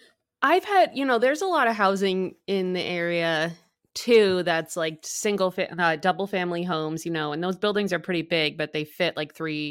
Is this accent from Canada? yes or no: no; the South, United States; It wasn't even hot. I'm from the South.